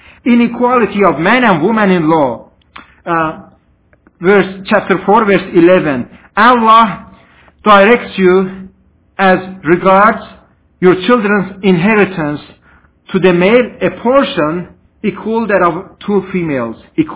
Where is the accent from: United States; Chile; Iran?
Iran; I grew up in Iran. I was hearing that prayer call every day, 3 times, 5 times a day.